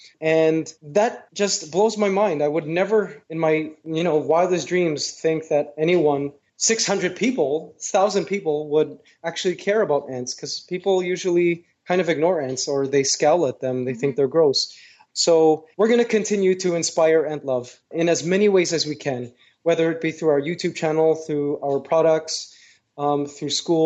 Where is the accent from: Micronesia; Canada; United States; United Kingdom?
Canada; now in Malaysia; the ants that I grew up with in Canada